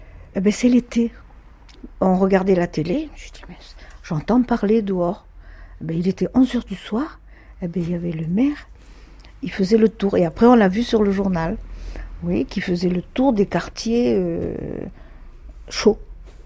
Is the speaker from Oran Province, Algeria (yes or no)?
yes; Oran, Oran Province, Algeria; Nous, on n'est pas des étrangers, on est des Français, hein. Hein. Parce que moi, je suis d'Oran.